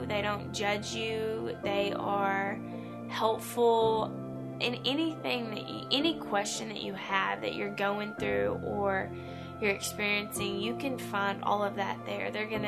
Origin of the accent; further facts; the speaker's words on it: Walnut Ridge, Arkansas, United States; I'm from Walnut Ridge, Arkansas, and I got pregnant when I was 19 years old.